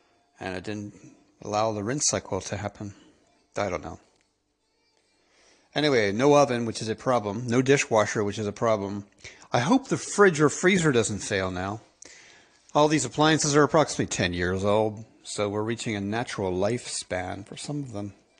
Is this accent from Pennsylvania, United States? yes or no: yes; Pennsylvania, United States; Scots-Irish, which is consistent with the area I grew up in, Pennsylvania.